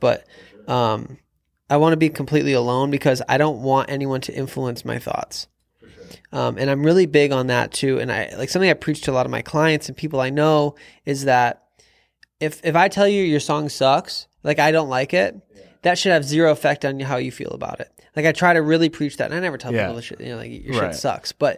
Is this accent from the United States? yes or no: yes; Ann Arbor, Michigan, United States; You know, I grew up here in Ann Arbor